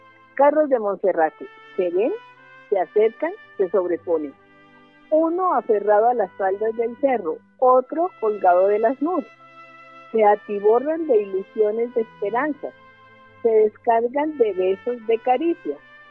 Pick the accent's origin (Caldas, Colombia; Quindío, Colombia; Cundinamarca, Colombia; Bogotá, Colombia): Bogotá, Colombia; Sí, claro que soy rola. A mí no es que reniegue de Bogotá, sino que tengo más el temperamento de mis abuelos y mi papá, que fueron santanderianos, y mi mamá, que era antioqueña, nació en Ibagué, pero su familia fue toda antioqueña.